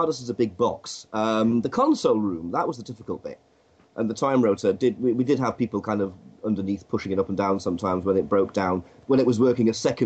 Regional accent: Newcastle, North East England, United Kingdom; accent: Geordie; Newcastle, believe it or not.

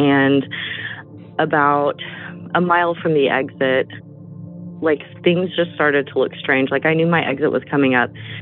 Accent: Oklahoma, United States; I'm from Oklahoma.

